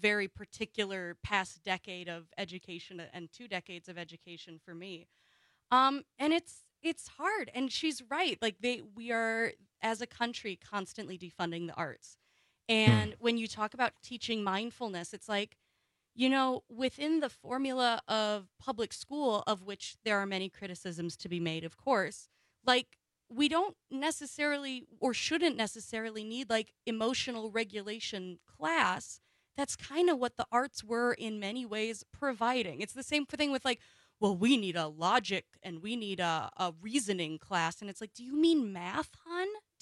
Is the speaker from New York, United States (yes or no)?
no; Wausau, Wisconsin, United States; and I'm from Wausau